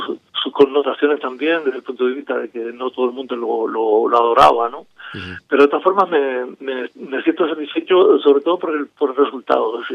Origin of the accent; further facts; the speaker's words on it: Fasnia, Canary Islands, Spain; Yo soy natural de Fania, en Santa Cruz, en la provincia de Tenerife, y ahí en ese pueblo pequeño que se parece un poco a Wim en el sentido de que es sureste, de que es ventoso